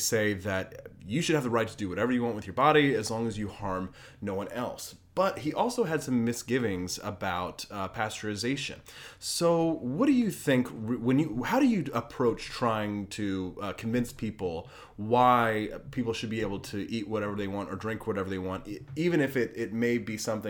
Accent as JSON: {"language": "English", "region": "Virginia", "country": "United States", "tie": "born or raised there", "said": "one in your home state of Maryland and one in my home state of Virginia."}